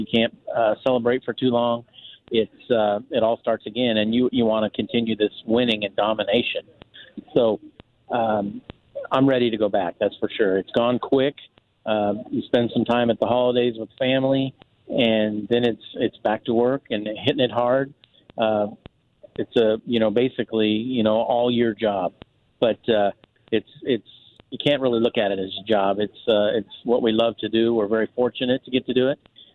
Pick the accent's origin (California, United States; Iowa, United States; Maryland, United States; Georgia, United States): California, United States; So, you know, I'm from California, and I'm not a 49ers fan.